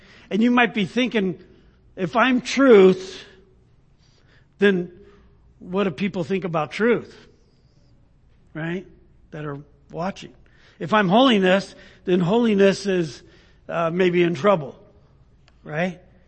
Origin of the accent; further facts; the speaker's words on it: California, United States; now in Idaho, United States; It's kind of like living in Idaho now, but being from California, right? I could say that. I came from California.